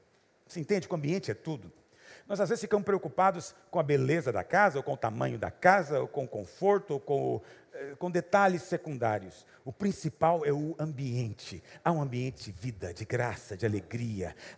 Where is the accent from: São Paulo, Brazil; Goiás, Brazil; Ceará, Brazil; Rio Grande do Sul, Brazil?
Goiás, Brazil; Eu sou de Goiás, meu amigo.